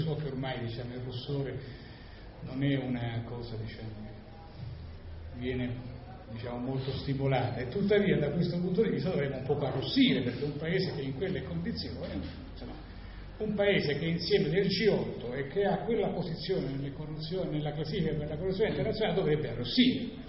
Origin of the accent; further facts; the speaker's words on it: Calabria, Italy; se posso anche permettermi da calabrese